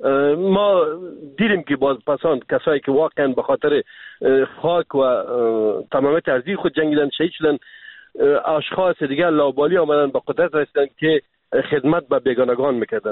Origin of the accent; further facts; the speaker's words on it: Afghanistan; ما افغان هستیم